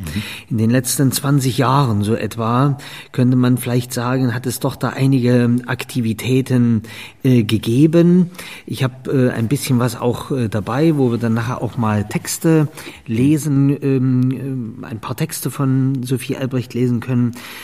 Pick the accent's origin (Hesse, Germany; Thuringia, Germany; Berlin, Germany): Thuringia, Germany; Tunzenhausen; born there; Keine gebürtige Erfurterin. Soweit man das nachvollziehen kann, in Tunzenhausen geboren und in Sommerda in der Kirche St. Bonifatius getauft.